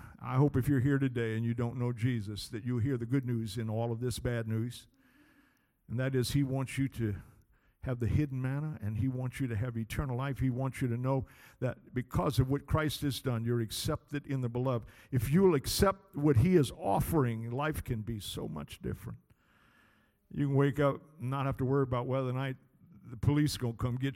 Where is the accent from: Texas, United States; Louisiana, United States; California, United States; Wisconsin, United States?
Louisiana, United States; I grew up in South Louisiana. And like my friend Brother Alton, I know what good gumbo is.